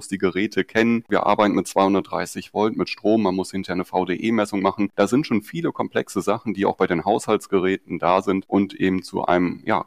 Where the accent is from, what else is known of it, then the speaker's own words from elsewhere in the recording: Paderborn, North Rhine-Westphalia, Germany; ich komme aus Paderborn